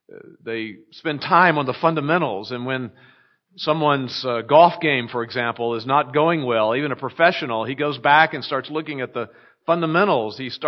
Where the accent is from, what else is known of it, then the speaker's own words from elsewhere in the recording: Texas, United States; now in California, United States; We're from Texas. Howdy. Howdy, y'all. We grew up most of our lives in Texas, and then we moved to California to go to seminary